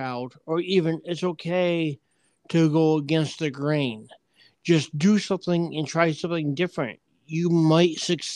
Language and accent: English; Scotland, United Kingdom; I eat, I do like haggis because I am Scottish.